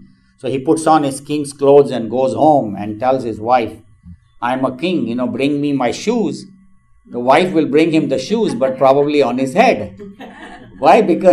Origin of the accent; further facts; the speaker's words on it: India; And then I'm an Indian, so I'm different from non-Indians.